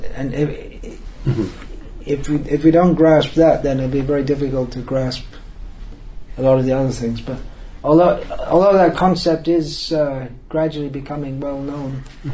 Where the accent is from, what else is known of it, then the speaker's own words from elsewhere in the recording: Hemel Hempstead, East of England, United Kingdom; that which you get growing up in Hemel Hempstead, in general.